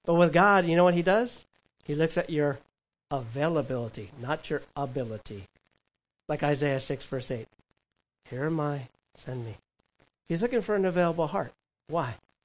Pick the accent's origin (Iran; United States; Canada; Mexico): United States; California; I remember in Disneyland in California. I grew up near there in Orange County.